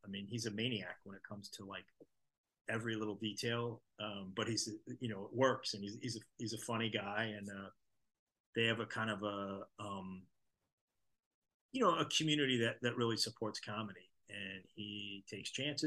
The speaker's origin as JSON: {"language": "English", "town": "St. Louis", "region": "Missouri", "country": "United States", "tie": "born or raised there", "said": "my hometown, St. Louis, is probably my favorite place to play."}